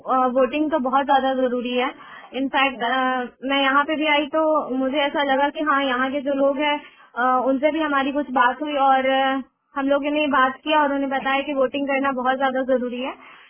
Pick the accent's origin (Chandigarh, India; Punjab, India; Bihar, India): Bihar, India; Muzaffarpur; now in Bilaspur, India; नहीं नहीं मैम, मैं बाहर से आई हूँ, मैं बिहार से आई हूँ, मैं यहाँ पढ़ने आई हूँ